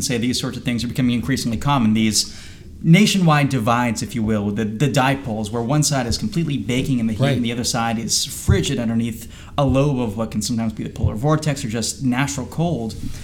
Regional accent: Boston, Massachusetts, United States; But I come from Boston, where the MBTA in Boston is basically someone tying 6 porta potties together with a shoelace

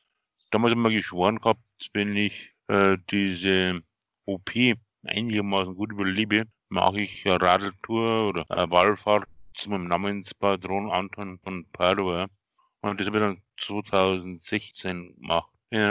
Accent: Bavaria, Germany; Bei uns in Bayern war es einfach mal Grüß Gott benannt. Jetzt vielleicht, ich bin Bayern.

